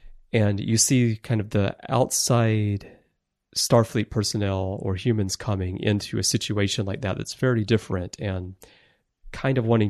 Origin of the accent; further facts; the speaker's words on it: United States; moved away as an adult; now in Japan; There's a great contrast for me being American, growing up in America, but then living most of my adult life in Japan